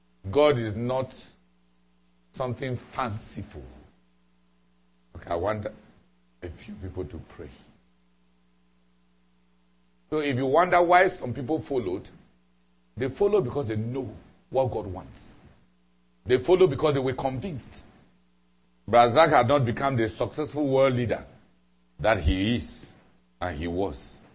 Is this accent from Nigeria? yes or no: yes; Nigeria; Or since I come from Nigeria